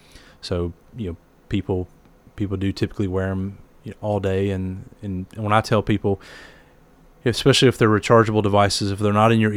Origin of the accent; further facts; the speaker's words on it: Tennessee, United States; I've been in Murfreesboro for almost 13 years. I grew up in Middle Tennessee